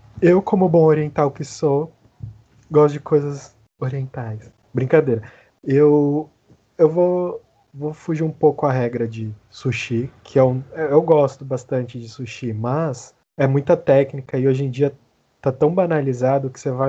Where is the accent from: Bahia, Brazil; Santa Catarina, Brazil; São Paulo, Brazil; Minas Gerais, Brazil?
São Paulo, Brazil; Santos; Tenho 27 anos, tenho mais ou menos 6 anos de cozinha, sou de Santos também, somos três santistas